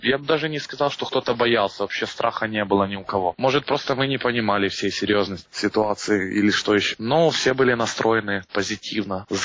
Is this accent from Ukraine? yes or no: yes; Ukraine; Это у нас одна родина была, Украина.